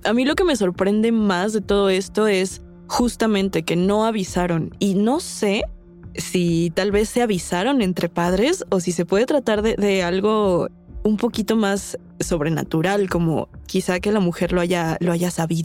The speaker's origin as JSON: {"language": "Spanish", "region": "Chihuahua", "country": "Mexico", "said": "Nosotros somos de Chihuahua. Desde que yo era niño, me acuerdo que mi mamá no me quería."}